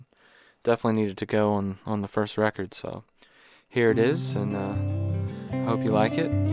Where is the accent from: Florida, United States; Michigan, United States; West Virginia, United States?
Florida, United States; St. Augustine; from St. Augustine, Florida.